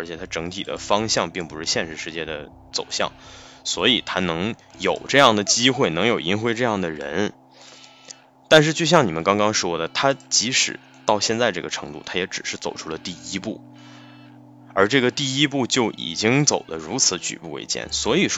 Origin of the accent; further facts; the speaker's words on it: Jilin, China; 我觉得跟俺们吉林挺像的。你看有矿，对吧？但是地势非常的偏僻。我们老家就是一个大盆地。就我们老家那个城市到现在都没有能够直达的高铁或者动车。